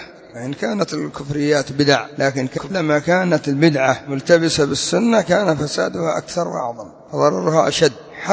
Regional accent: Yemen; انظروا عندنا في اليمن فساد محمد الإمام في المناطق الشمالية

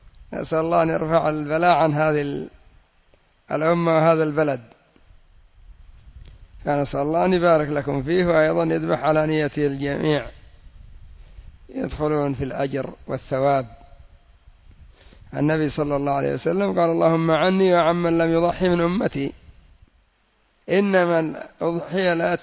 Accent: Yemen; الجنبية عندنا في اليمن ليست بسلاح في الغالب

